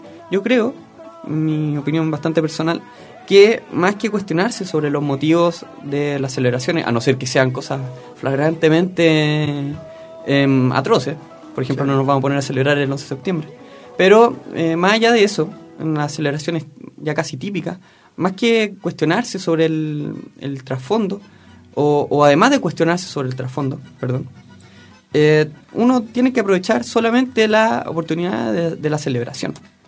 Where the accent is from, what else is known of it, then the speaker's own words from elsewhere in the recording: Chile; yo soy chileno, pero no soy ni argentino, ni boliviano, ni peruano, ni uruguayo, ni ecuatoriano